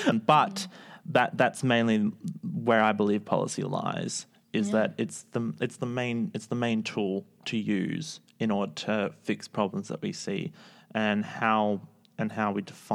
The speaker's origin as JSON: {"language": "English", "region": "Northern Territory", "country": "Australia", "tie": "born or raised there", "said": "Especially growing up in the Northern Territory"}